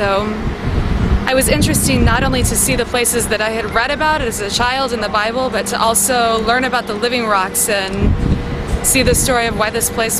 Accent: Arizona, United States; now in Boston, United States; I'm originally from Arizona, and I'm living in Boston, Massachusetts right now in the U.S.

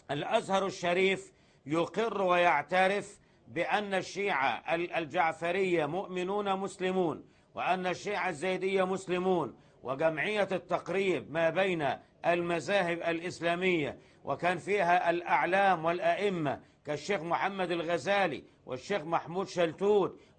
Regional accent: Egypt; يريدون فرقوا يعني بلدنا مصر

